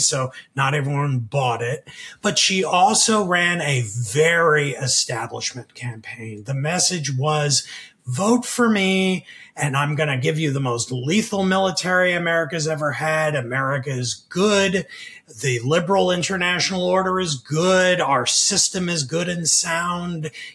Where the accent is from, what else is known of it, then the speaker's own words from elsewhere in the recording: New York, United States; because I grew up in New York and I saw that schmuck on television all the time